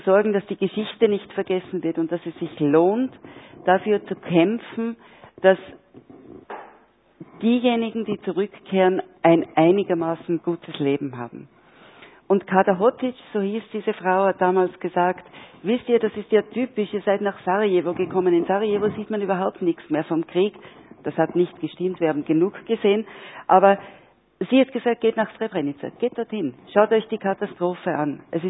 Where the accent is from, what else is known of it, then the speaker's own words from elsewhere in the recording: Kirchdorf an der Krems, Upper Austria, Austria; moved away as an adult; now in Switzerland; Ich komme aus Kirchdorf an der Krems und lebe seit mehr als 30 Jahren in der Schweiz als Journalistin.